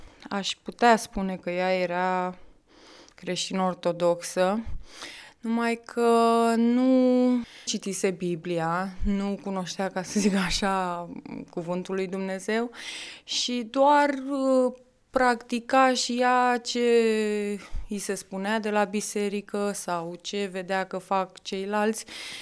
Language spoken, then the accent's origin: Romanian; Bucharest, Romania; born there; M-am născut în București, într-o familie cu doi copii.